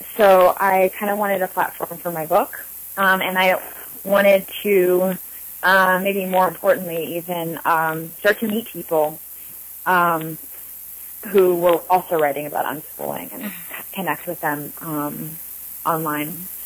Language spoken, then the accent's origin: English; New Jersey, United States; I grew up in New Jersey.